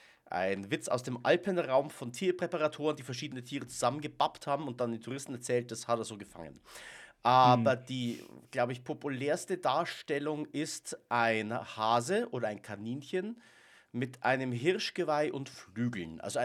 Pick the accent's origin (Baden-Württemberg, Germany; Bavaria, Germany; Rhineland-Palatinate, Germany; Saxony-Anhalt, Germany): Bavaria, Germany; sowohl der Sibi als auch ich, wir kommen beide aus Nordbayern